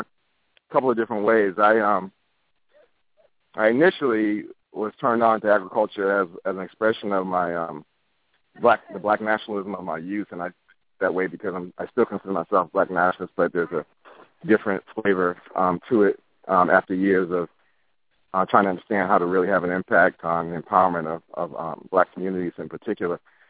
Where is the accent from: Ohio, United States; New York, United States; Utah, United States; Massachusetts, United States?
Massachusetts, United States; Boston; moved away as an adult; My hometown is Boston, Massachusetts, and left there in 1989 after high school, and went to Tuskegee to study plant and soil sciences in their ag department.